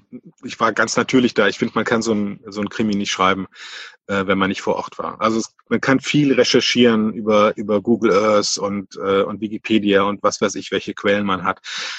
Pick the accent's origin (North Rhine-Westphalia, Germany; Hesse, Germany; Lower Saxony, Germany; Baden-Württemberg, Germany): North Rhine-Westphalia, Germany; Cologne; als Kölner